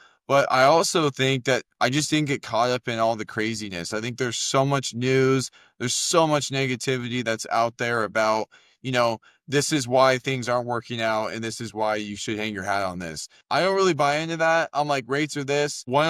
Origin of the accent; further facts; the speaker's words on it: Canby, Oregon, United States; And when I got to college, I came from Canby, Oregon, small town.